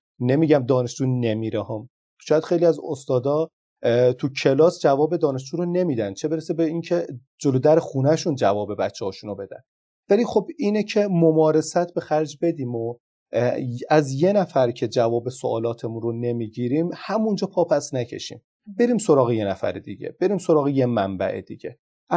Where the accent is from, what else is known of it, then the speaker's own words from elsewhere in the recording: Iran; first language Azerbaijani; Persian is a second language; ولی چون زبان مادری ما زبان آذریه، هر قدر تلاش میکنیم نمیشه اصلاحش کرد